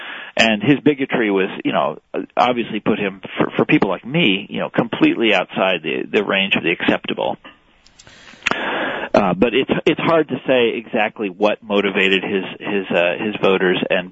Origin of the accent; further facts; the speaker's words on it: Kansas, United States; You think about people in my home state of Kansas for whom that was obviously extremely distasteful.